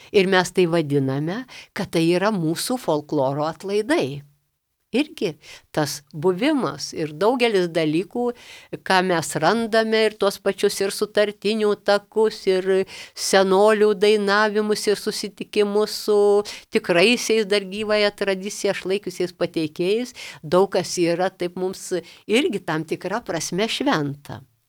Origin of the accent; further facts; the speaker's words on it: Užpaliai, Utena County, Lithuania; Aš jau šiek tiek minėjau apie mano tėviškės Užpalių